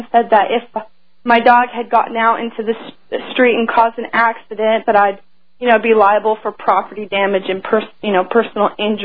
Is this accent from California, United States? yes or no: yes; California, United States; Right, and I'm not originally from this state. I'm originally from California, and back before September 11th happened.